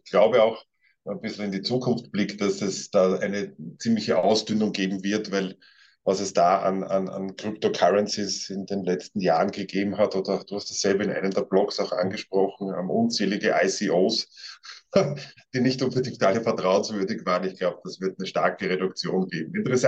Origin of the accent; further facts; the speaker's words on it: Vienna, Austria; Wie man schon hört, ich bin kein Deutscher, ich komme aus Wien, lebe auch in Wien.